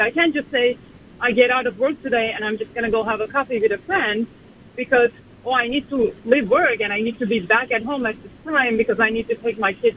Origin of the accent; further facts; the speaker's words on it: Turkey; moved away as an adult; now in United States; And I am originally from Turkey, and I still, like, remember as a child, you know, growing up.